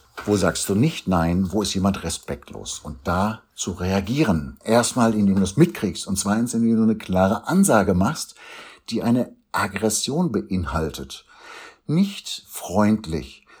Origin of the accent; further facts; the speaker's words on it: Germany; Und wir als Deutsche haben da ein ganz großes Problem mit.